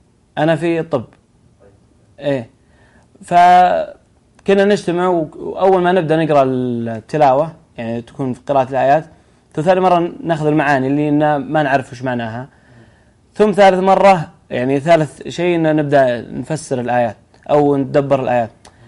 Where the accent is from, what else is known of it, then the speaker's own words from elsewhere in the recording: Riyadh, Riyadh Province, Saudi Arabia; لا أنا هنا من الرياض